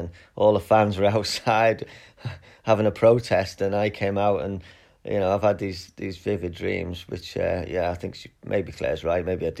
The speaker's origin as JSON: {"language": "English", "town": "Liverpool", "region": "North West England", "country": "United Kingdom", "tie": "born or raised there", "lives_now": "?", "said": "Born in Vazakley, lived around that area and moved to Highton. Spent most of my childhood in Whiston, which is just on the outskirts of Liverpool"}